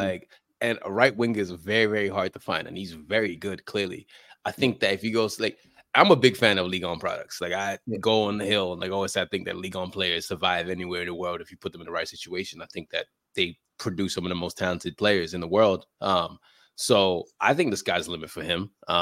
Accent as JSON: {"language": "English", "country": "United Kingdom", "said": "I ain't American. I'm British."}